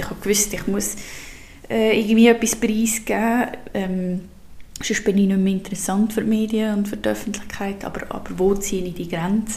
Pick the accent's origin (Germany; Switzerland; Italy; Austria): Switzerland